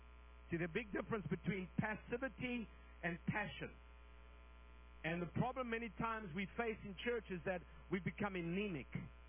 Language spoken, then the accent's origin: English; South Africa; I grew up in the African bush, and I want to tell you, you know, we had to go to war.